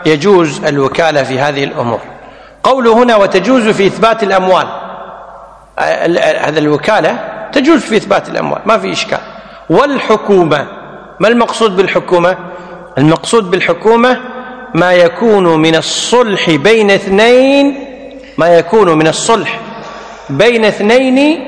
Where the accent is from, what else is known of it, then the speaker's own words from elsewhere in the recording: Kuwait; مثل عندنا في الكويت الآن النيابة هي التي تقوم بالتحقيقات